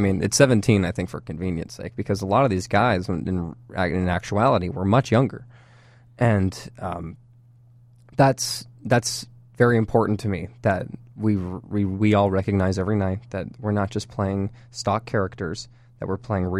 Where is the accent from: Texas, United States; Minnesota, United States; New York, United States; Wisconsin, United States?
Texas, United States; Dallas; Yeah, I am from Dallas.